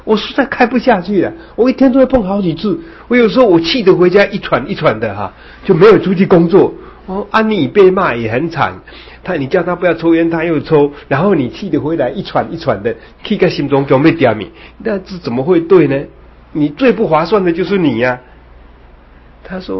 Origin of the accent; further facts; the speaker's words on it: Yilan County, Taiwan; 我说那句话好像我以为只有我们宜兰人才会才懂的